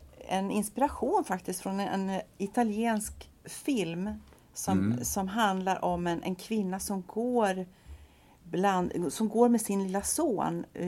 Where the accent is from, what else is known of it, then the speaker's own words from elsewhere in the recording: Sandviken, Gävleborg County, Sweden; now in Stockholm, Sweden; Och då jag växte upp i Sandviken utanför Gävle.